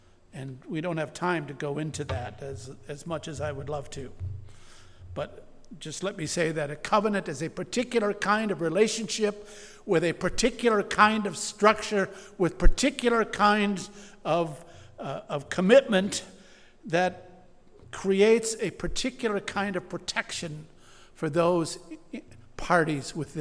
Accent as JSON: {"language": "English", "region": "Minnesota", "country": "United States", "tie": "born or raised there", "said": "where I grew up in Minnesota, we had to go down this one street to find the magazine rack"}